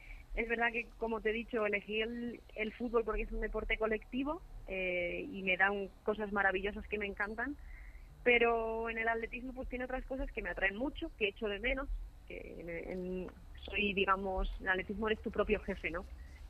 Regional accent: Spain; now in Mexico; Bea y a mí, que somos las españolas que hemos venido aquí

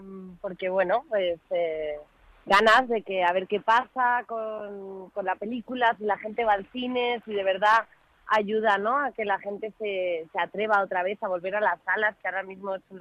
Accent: Bilbao, Basque Country, Spain; also born or lived in Madrid; Bilbao, he dicho, madre mía, qué vergüenza, perdón, mi tierra. Yo soy madrileña vasca.

